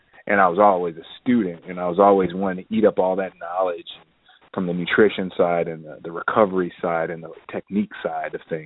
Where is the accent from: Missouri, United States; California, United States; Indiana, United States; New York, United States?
Indiana, United States; Indianapolis; You know, I'm from Indianapolis, Indiana, and from there I did football and track and field in high school